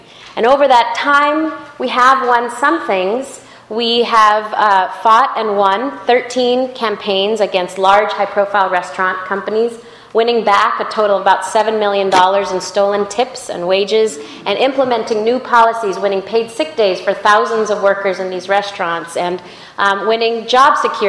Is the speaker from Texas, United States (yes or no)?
no; Los Angeles, California, United States; I come from California. I grew up in L.A. where in L.A. they actually put letter grades in restaurant windows about health and safety issues.